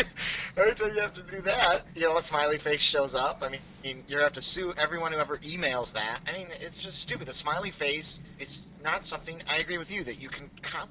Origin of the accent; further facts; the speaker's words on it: Michigan, United States; I kind of hate them because I'm from Michigan, and any of our listeners out there that know what Myers is